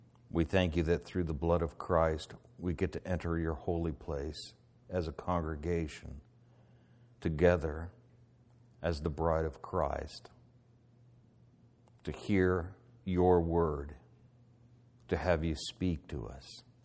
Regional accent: United States; mother's heritage is British. My father's is Scandinavian. And I don't think of myself either way. I'm just American.

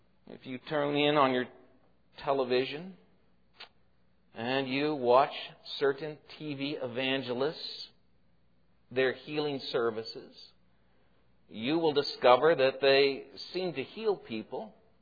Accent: Portland, Oregon, United States; also born or lived in Billings, Montana; probably did not grow up the way I grew up in Portland, Oregon. In fact, we started out in Billings, Montana, and we moved to Portland

